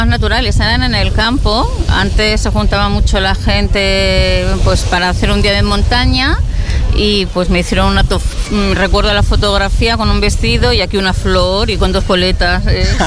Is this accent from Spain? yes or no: yes; Barcelona, Catalonia, Spain; De Barcelona.